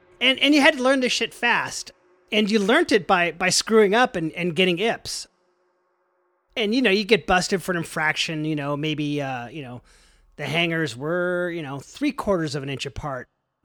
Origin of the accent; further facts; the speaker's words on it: Saratoga, California, United States; hey, you know … I'm from Saratoga, the Bay Area.